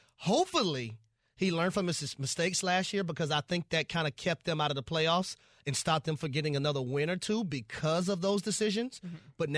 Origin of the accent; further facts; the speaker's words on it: Atlanta, Georgia, United States; As it pains me to say this because I'm from Atlanta.